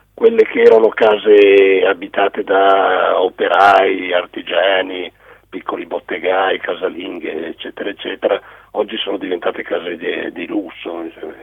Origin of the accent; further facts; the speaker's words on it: Milan, Lombardy, Italy; essendo io nato a Milano e vissuto a Milano da sempre